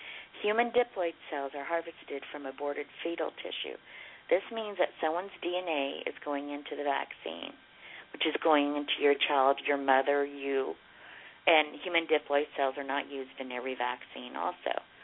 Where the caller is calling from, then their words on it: Oklahoma, United States; I'm calling from Oklahoma.